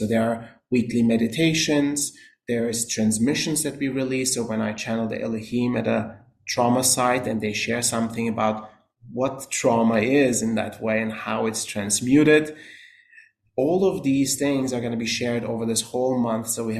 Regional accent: Austria; as you know, I was born and raised in Austria.

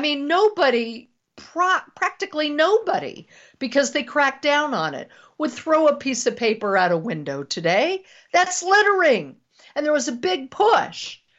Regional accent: Colorado, United States; I hail from Colorado. I'm a native of Colorado, but now I'm living in northern Colorado

